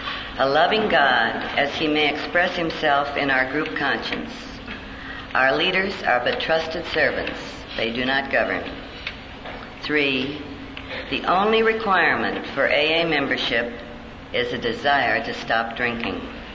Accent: Malibu, California, United States; and I am from Malibu

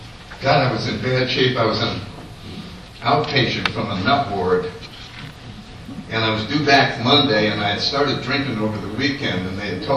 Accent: New Haven, Connecticut, United States; So anyway, I grew up in New Haven, Connecticut. I was born in 31.

